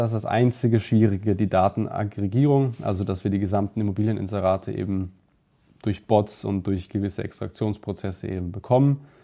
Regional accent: Germany; now in Austria; Da war ich schon in Österreich, aber ich bin ursprünglich aus Deutschland.

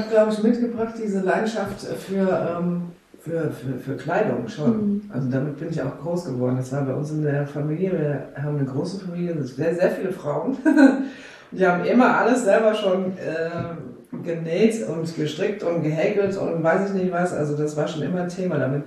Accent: Groningen, Netherlands; moved away as an adult; now in Koblenz, Germany; Also ich komme ja von Holland, aus Groningen. bin da geboren und habe da, bis ich 22 war ungefähr, gelebt. Und dann bin ich durch Zufall in Koblenz gelandet.

